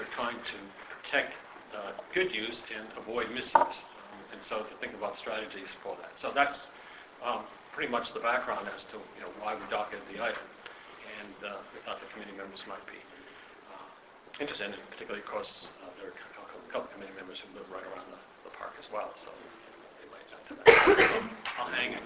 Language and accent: English; Dorchester, Massachusetts, United States; also born or lived in Newton; When I was a kid, I'm from Rushmere, Dorchester. We moved to Newton.